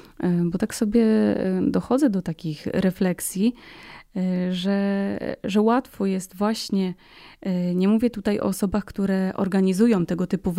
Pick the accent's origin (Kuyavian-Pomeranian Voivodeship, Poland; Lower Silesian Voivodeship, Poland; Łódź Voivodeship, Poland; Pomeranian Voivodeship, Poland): Łódź Voivodeship, Poland; Brzeziny; mnie to w sposób szczególny cieszy, ponieważ pochodzę z Brzezin.